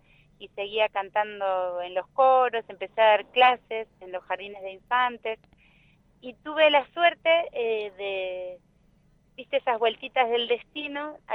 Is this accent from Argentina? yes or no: yes; Bahía Blanca, Buenos Aires Province, Argentina; born there; now in Rawson, Argentina; yo soy nacida en Bahía Blanca, y desde chicos a mí me encanta, me gustaba mirar el mapa y la Patagonia